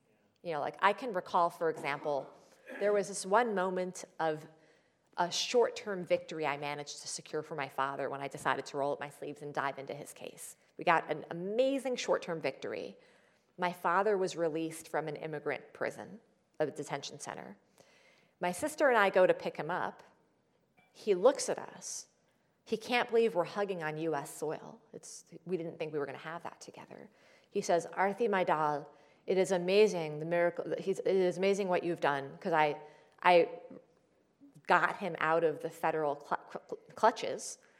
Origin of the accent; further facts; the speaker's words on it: Queens, New York, United States; I would say that where I grew up in Queens, similarly to certain neighborhoods in Chicago, is incredibly diverse.